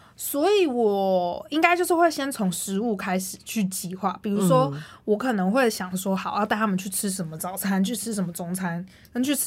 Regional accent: Taipei, Taiwan; 因为我们就是台北土生土长人

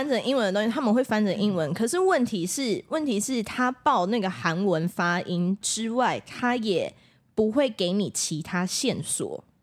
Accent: Taiwan; 我只要说我们是来自台湾，所有人就是眼睛会发亮

